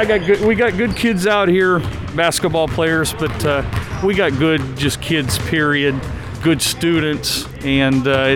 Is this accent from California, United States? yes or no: no; Monmouth, Illinois, United States; I'm born and raised in Monmouth.